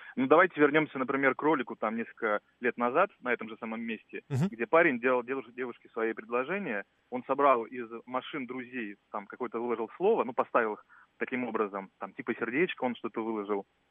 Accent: Bryansk, Bryansk Oblast, Russia; now in Moscow, Russia; я из Брянска, но живу в Москве.

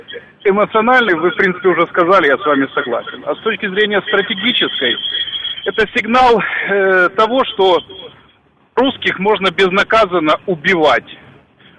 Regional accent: Kyiv, Ukraine; now in Moscow, Russia; Я киевлянин.

